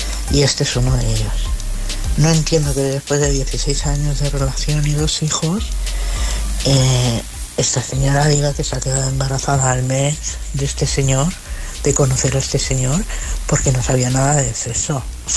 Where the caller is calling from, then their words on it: Madrid, Community of Madrid, Spain; de Madrid.